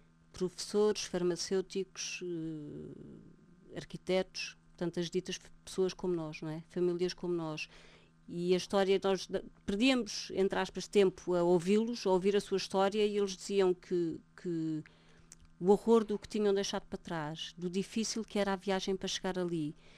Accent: Portugal; Quando nós dizíamos, nós viemos de Portugal, somos 17 pessoas, viemos por nossa conta em risco, viemos aqui para vos ajudar.

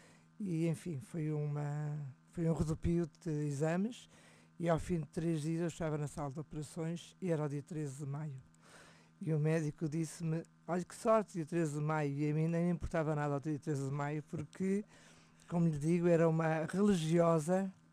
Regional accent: Porto, Portugal; Eu cresci no Porto, a minha cidade, numa família tradicional e conservadora, católica, com 6 irmãos. Eu mais 5.

